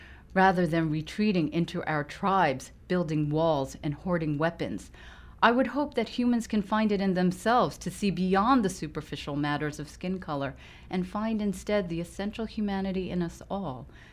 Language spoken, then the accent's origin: English; United States; He is British and white. I am an American of Japanese ancestry.